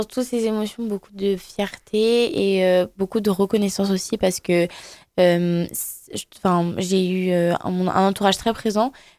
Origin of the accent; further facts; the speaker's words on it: Vichy, Auvergne-Rhône-Alpes, France; j'ai grandi à Vichy. Donc j'ai passé toute mon enfance là-bas, primaire, collège, lycée. Et puis pour les études supérieures, je suis partie à Clermont.